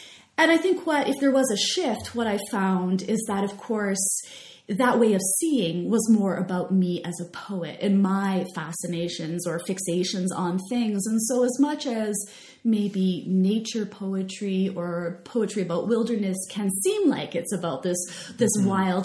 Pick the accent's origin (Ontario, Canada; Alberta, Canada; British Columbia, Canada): British Columbia, Canada; Victoria; And so I had the really good fortune of growing up in Victoria, BC, and the school I was going to is University of Victoria